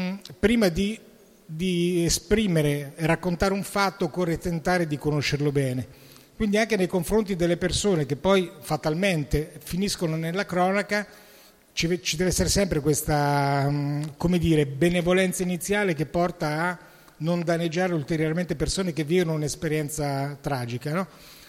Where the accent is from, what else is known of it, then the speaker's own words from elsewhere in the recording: Lecco, Lombardy, Italy; born there; I miei sono siciliani, ma sono nato a Lecco, perché nella transumanza come lavorativa, papà era ingegnere in ferrovia, mamma insegnante, a Lecco, e poi però da 50 anni ormai sto ad Ancona